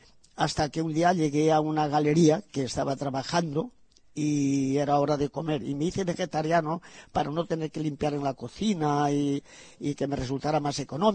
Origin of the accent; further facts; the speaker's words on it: Spain; Yo soy español.